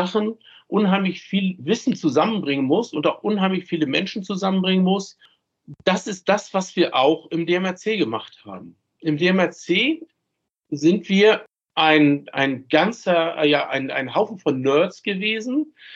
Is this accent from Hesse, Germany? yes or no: no; Flensburg, Schleswig-Holstein, Germany; born there; ich bin 57 Jahre alt, in Flensburg geboren. Man hört es so ein bisschen auch an der Sprache.